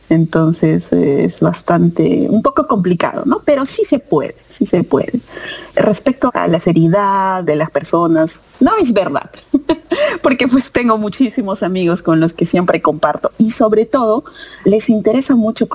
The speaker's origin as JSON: {"language": "Spanish", "region": "Cusco", "country": "Peru", "lives_now": "Russia", "said": "yo soy de Perú, de la ciudad de Cusco"}